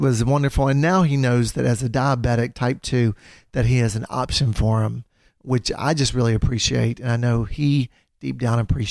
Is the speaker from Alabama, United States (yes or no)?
yes; Alabama, United States; accent: Southern; So I grew up in Alabama. So that's where my little accent comes from, if y'all have heard it over the podcast.